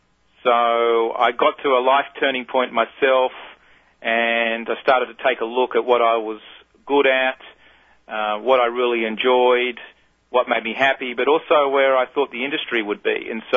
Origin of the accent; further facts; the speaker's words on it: Sydney, New South Wales, Australia; now in Atlanta, United States; Well, I came from Sydney, Australia. And over the last couple of years, I've migrated towards the United States, where I've been living in Atlanta, Georgia, for the last 2 years.